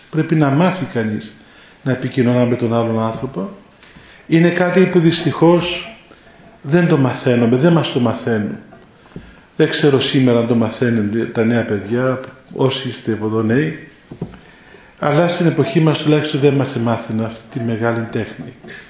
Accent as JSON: {"language": "Greek", "country": "Greece", "said": "Και επειδή είμαστε Έλληνες, έχουμε αυτή την ιστορία της επικοινωνίας"}